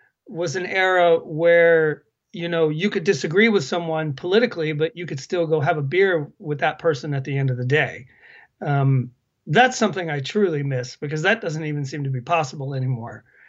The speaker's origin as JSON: {"language": "English", "region": "Georgia", "country": "United States", "moved": "yes", "lives_now": "Sweden", "said": "Yeah, so basically I'm an American, but I've lived in Sweden for almost 15 years, I guess. I'm originally from Georgia, so I do come from the southern part of the US"}